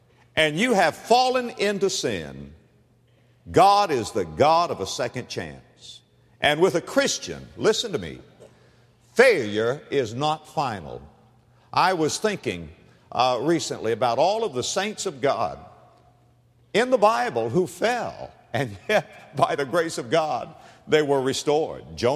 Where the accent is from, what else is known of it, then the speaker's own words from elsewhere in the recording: West Palm Beach, Florida, United States; I was raised in West Palm Beach, Florida.